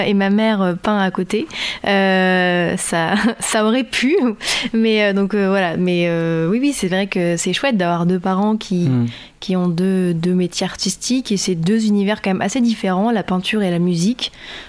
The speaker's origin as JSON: {"language": "French", "town": "Chartres", "region": "Centre-Val de Loire", "country": "France", "tie": "born or raised there", "said": "Je suis originaire d'Eure-et-Loir, dans la Beauce."}